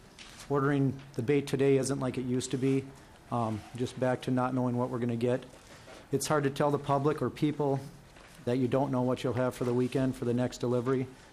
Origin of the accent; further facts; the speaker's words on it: Minnesota, United States; Like Senator said, I am from Malacca, Minnesota.